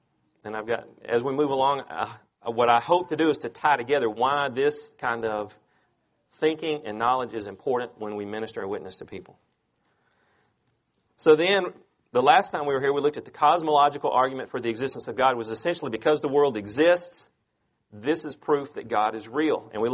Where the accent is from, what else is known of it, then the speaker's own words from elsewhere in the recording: Bible Belt, United States; we have grown up here in the Bible Belt where it runs deep, to say the least.